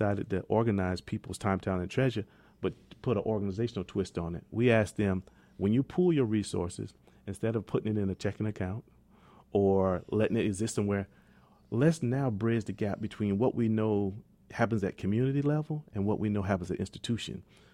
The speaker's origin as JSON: {"language": "English", "town": "Marion", "region": "South Carolina", "country": "United States", "tie": "born or raised there", "said": "I grew up in Marion, South Carolina, and, you know, we shared flour, sugar, water."}